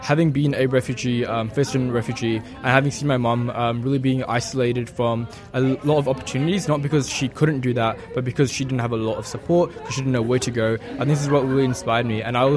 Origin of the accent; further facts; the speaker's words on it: Victoria, Australia; I'm from Victoria